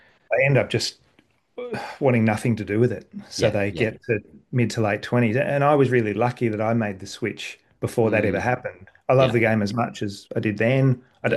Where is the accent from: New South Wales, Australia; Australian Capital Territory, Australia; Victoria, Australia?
Victoria, Australia; Melbourne; And look, I mean, I grew up playing public golf courses. So the Sandbelt, even for me growing up in Melbourne